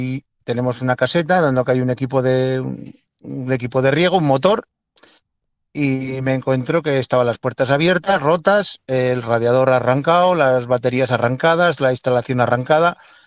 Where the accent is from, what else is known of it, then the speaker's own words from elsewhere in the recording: Aldeanueva de Ebro, La Rioja, Spain; sobre todo en Aldea Nueva de Ebro, en mi pueblo